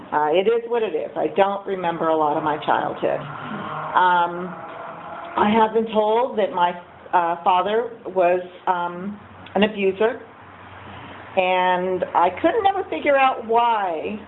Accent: Bakersfield, California, United States; born there; I was born in Bakersfield. So let's start with the Bakersfield jokes.

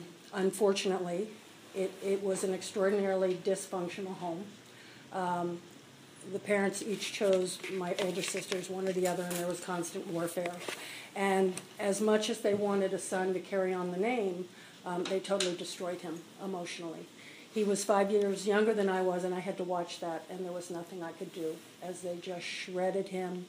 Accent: East Coast, United States; born there; But I'll go back to my background. I was born on the East Coast.

